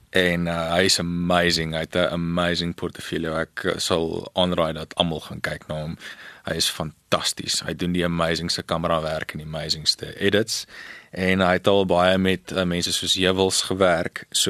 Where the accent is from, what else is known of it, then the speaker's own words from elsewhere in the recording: Paarl, Western Cape, South Africa; So ek is gebore in die Parel, my hele lewe lank daar groot geword.